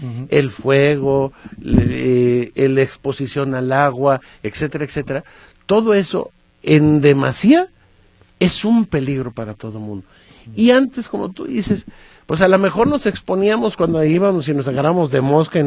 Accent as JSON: {"language": "Spanish", "town": "Atotonilco el Alto", "region": "Jalisco", "country": "Mexico", "said": "Y lo hago como lo hacen en mi tierra, en Atotonilco el Alto, con alcohol."}